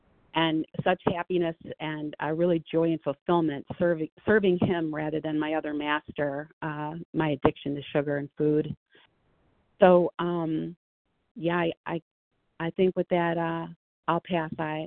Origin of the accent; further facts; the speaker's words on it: Ohio, United States; I'm from Ohio, compulsive eater on the recovery bus.